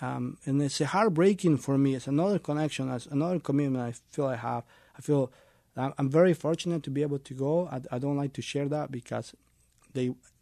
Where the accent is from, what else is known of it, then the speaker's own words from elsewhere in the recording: Mexico; now in United States; I grew up in Mexico, and I came across the border like every one of my coworkers, undocumented.